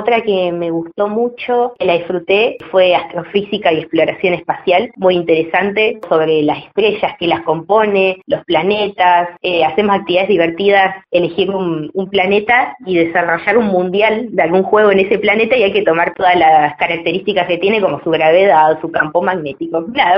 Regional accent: Esquel, Chubut, Argentina; also born or lived in Viedma / Santa Cruz; yo nací en Viedma, en Río Negro en realidad, pero viví muy poco tiempo ahí. El resto de mi vida estuve acá en Esquel, viví un poco en Santa Cruz, pero siempre en Esquel, así que soy esquelense más que nada.

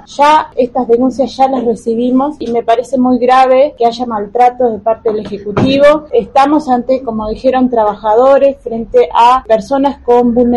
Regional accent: Esquel, Chubut, Argentina; somos todos vecinos, somos todas personas de Esquel.

